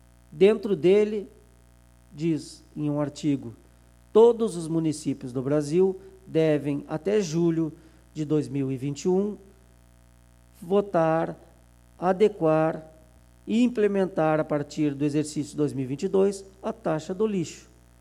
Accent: Portugal; now in Brazil; Porque eu sou bem sincerão, sou português

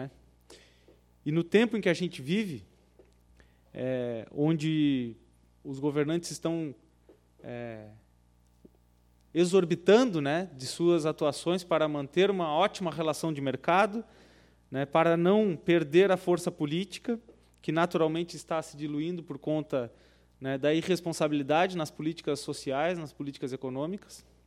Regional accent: São José do Norte, Rio Grande do Sul, Brazil; eu cresci no São Caetano, né? Cresci andando de bateira ali, vendo o mar de liquinho, né? Acompanhando a vida da pesca. Então, em São José do Norte, a gente conhece a vida do pescador.

